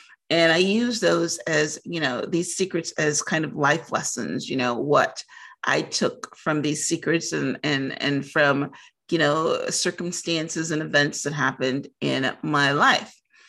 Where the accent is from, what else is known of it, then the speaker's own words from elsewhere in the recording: Guyana; born there; I was born in British Guiana, which is South America. And when I was born, Guyana was a very poor country.